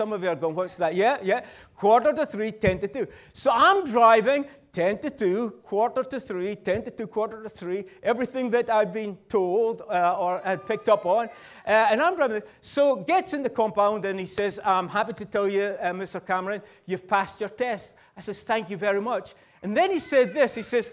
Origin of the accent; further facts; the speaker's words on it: Peterhead, Scotland, United Kingdom; Hey, I actually have an international license. I'm from Peterhead, blah, blah, blah, blah.